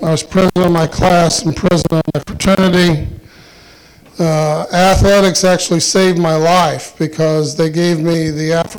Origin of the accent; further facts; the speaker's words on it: Carmel, Indiana, United States; I'm 59 years old. I was born in 1957. I grew up in Carmel, Indiana, and I graduated from Carmel High School in 1976.